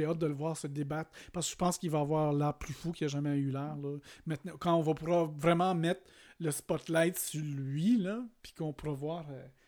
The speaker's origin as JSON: {"language": "French", "region": "New Brunswick", "country": "Canada", "said": "Moi, je viens de Nouveau-Brunswick"}